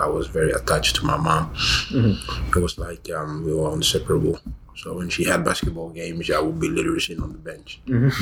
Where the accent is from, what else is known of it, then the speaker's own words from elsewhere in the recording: Gambia; born there; Yeah, you know, like you said, I was born in the Gambia.